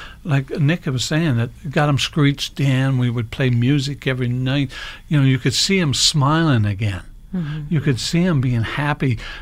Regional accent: Newfoundland and Labrador, Canada; Well, as a Newfoundlander Labradorian, I'm just representing the people of my province.

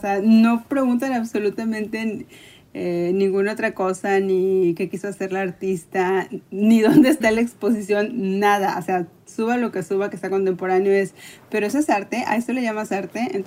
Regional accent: Tampico, Tamaulipas, Mexico; no crecí en una ciudad. Yo soy de Tampico, Tamaulipas, y no es una ciudad que tenga museos de arte.

